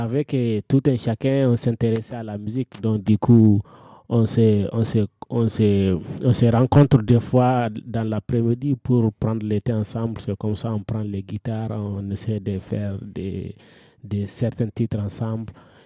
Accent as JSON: {"language": "French", "country": "Mali", "said": "chez nous, au Mali, on a une culture, une musique on n'a pas une industrie musicale chez nous."}